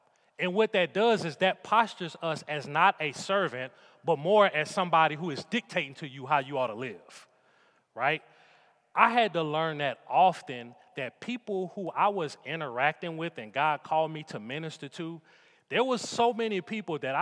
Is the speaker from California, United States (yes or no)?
no; New Orleans, Louisiana, United States; the struggle is I come from New Orleans, and the best way to think about New Orleans, don't treat it like a U.S. city. It's a Caribbean island.